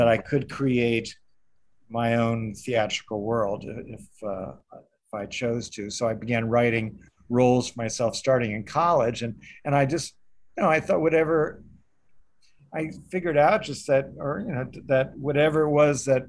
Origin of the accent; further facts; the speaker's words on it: New York, United States; and I'm from New York originally. I was born here